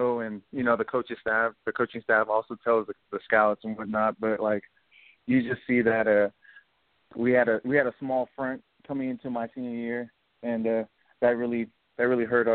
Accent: Oceanside, California, United States; Actually, I'm from Oceanside, California.

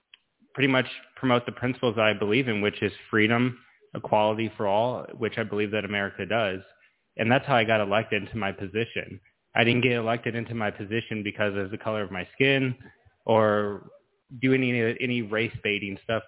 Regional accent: Overland, Missouri, United States; In Overland is where I grew up. In Overland. Wasn't a privileged family at all. My father passed when I was 12. My mom raised me and two of my other brothers.

